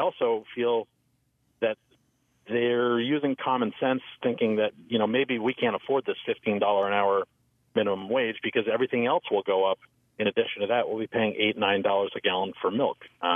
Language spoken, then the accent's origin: English; Burlington, Vermont, United States; I grew up in Burlington in Chittenden County. I currently live in Addison County, and I currently work in Rutland County